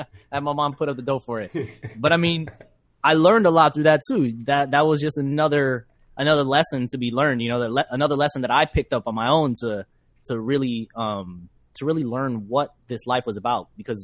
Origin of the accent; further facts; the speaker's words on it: Orlando, Florida, United States; moved away; growing up in Orlando and everything. I learned a lot in Orlando, man, and I'm glad that I've left, and I learned a lot more outside. That's definitely my home, man.